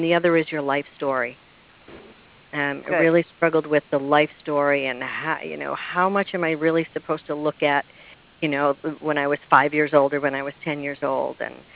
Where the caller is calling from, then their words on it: Albany, New York, United States; I'm calling from Albany, New York.